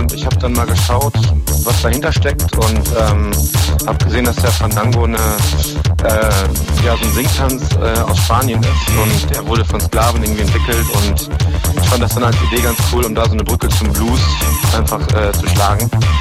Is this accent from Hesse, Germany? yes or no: no; Münster, North Rhine-Westphalia, Germany; Ich komme aus Münster.